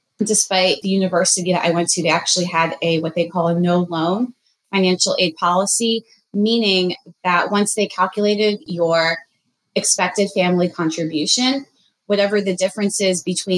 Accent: Philadelphia, Pennsylvania, United States; Yeah, so I am originally from Philadelphia. I am from a nice Jewish immigrant family. Education was always very emphasized at home.

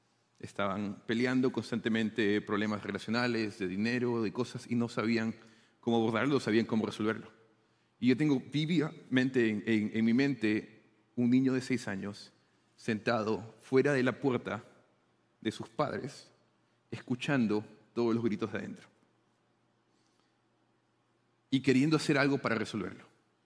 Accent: Lima, Peru; soy originalmente peruano de Lima, de una ciudad, la capital de Perú, una ciudad muy grande.

